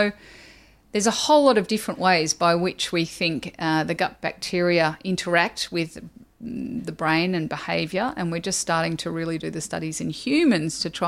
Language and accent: English; Australia; now in United Kingdom; And I'm Australian, so I get to do that.